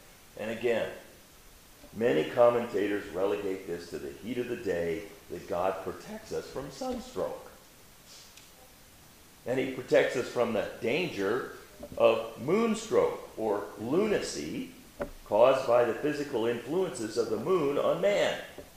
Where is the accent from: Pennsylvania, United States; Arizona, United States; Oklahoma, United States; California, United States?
Arizona, United States; Phoenix; I'm originally from Phoenix, Arizona. I know about shade protecting from heat.